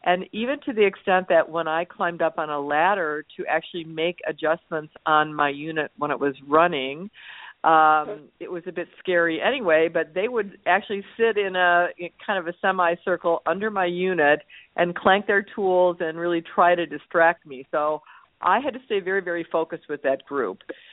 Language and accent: English; Chicago, Illinois, United States; I'm from Chicago originally.